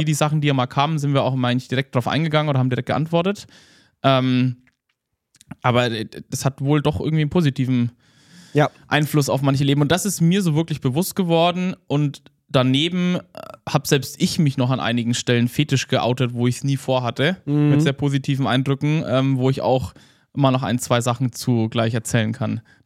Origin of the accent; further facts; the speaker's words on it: Bavaria, Germany; ich war um Weihnachten rum in meiner alten Heimat in Bayern irgendwie feiern